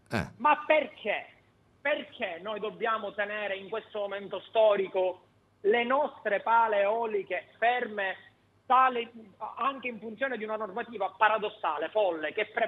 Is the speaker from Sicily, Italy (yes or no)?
yes; Sicily, Italy; perché quando io prima sono siciliano, poi c'è tutto il resto